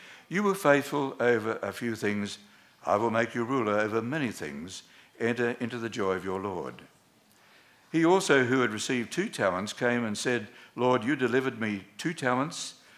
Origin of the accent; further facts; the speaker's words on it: Rockhampton, Queensland, Australia; born there; this story rings a bell with me because I was born in Rockhampton.